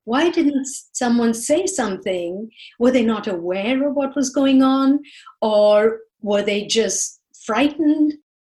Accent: India; because I'm from India

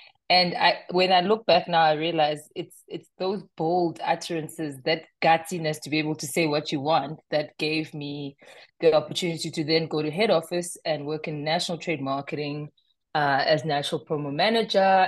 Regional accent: Eastern Cape, South Africa; now in Johannesburg, South Africa; rural Eastern Cape and now I'm in Joburg.

